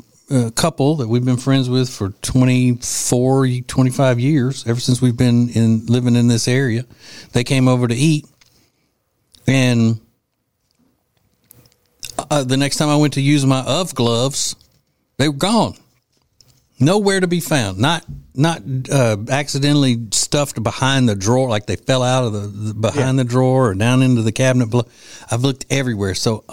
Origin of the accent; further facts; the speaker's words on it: Louisiana, United States; we didn't eat this growing up in Louisiana, so I think it's the southeastern regional thing.